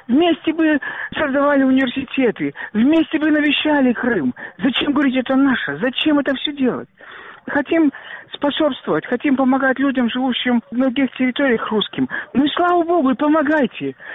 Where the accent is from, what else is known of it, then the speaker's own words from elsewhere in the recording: Saint Petersburg, Russia; born there; Я не знаю, почему я родился русским. Я не знаю, почему я родился в Петербурге.